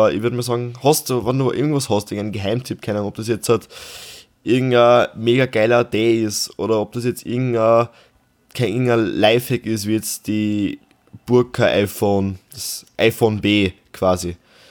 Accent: Austria; wir sind ein Österreicher.

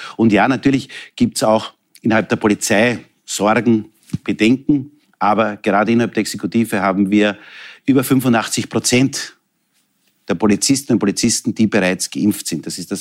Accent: Texingtal, Lower Austria, Austria; ich komme aus dem Texingtal, das ist jene Gemeinde, wo ich 6 Jahre Bürgermeister war, das ist im Niederösterreich.

